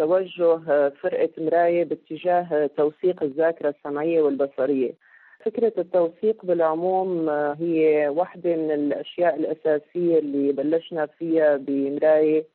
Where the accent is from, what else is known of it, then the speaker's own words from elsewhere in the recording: Syria; حتى لو كسوريين بس عنا ذاكرة مع هذا المكان اللي هو مخيم اليرموك